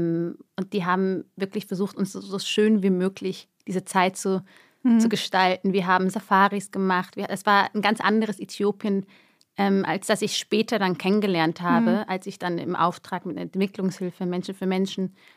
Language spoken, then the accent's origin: German; Germany; ich sehe zwar so aus wie die, aber ich bin Deutsche und ich bin ganz anders und meine Mentalität, ich bin ganz anders sozialisiert